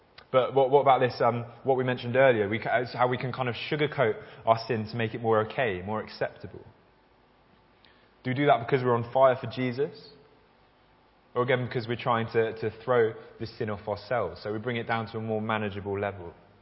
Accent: Virginia Water, South East England, United Kingdom; would I have the guts to walk around Virginia Water, walk around my hometown with a pile of Bibles

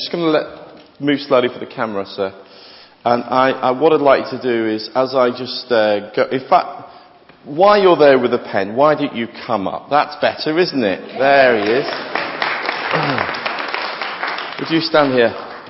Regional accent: Liverpool, North West England, United Kingdom; accent: Scouse; I don't know if you can tell by my accent where I'm from. I'm from a little fishing village up north called Liverpool. You've heard of it. It's a great place. I was there as a child for many, many years.

